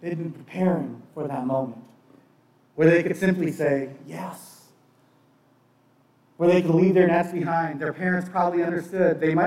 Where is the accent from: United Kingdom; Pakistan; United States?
Pakistan; also born or lived in Bangladesh; I grew up on the mission field. I was a child of missionaries, and so I was born in Bangladesh, and a lot of my childhood was in Pakistan.